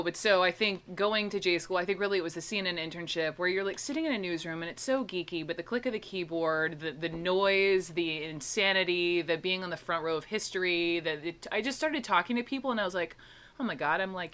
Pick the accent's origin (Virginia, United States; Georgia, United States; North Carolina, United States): Georgia, United States; Atlanta; this is my hometown, I'm from Atlanta, like, let me in the damn building.